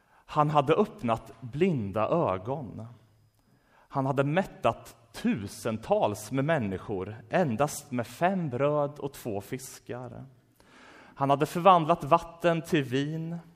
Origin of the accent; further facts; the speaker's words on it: Sweden; Så läser han och ser att vi är från Sverige.